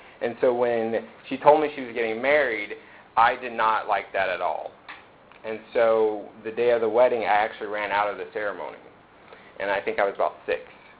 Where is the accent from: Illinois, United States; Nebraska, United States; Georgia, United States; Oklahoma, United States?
Georgia, United States; I was born in Georgia, about northwest of Atlanta. I am 33 years old, and I'm gay. And growing up in the South as a black man, black person, and being gay was very difficult.